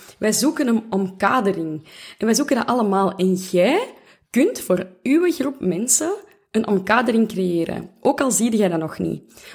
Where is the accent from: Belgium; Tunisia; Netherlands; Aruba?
Belgium; Flanders; Ik weet dat wij als Vlamingen zeker, maar ook misschien in Nederland, zijn opgegroeid met, je moet echt super bescheiden zijn.